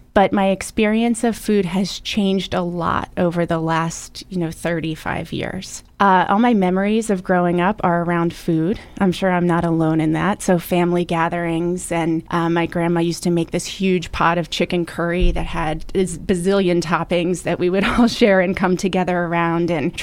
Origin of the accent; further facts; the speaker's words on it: Potomac, Maryland, United States; I grew up in Potomac, Maryland, which is in Montgomery County. And my father is a dentist. He had a dental practice there, and that's actually where my parents met. It's a wonderful suburb of D.C.